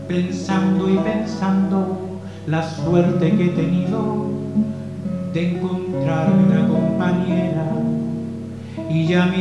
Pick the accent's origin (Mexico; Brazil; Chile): Chile; moved away; also born or lived in Peru; Miles de chilenos salieron a todas partes, yo fui uno de ellos y me encontré en Perú. Solicité refugio y partí a la Gran Bretaña.